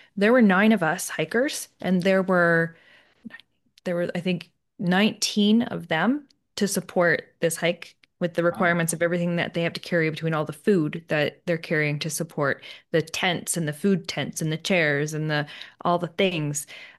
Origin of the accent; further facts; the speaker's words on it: Canada; I'm kilometers because I'm Canadian.